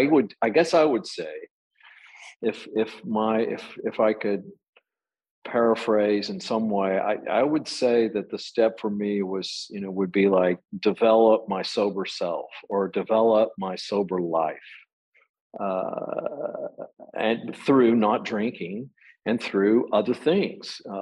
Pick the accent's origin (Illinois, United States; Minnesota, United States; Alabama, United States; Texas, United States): Texas, United States; I was raised in Texas, and there was a lot of very churchy stuff going on there, of course.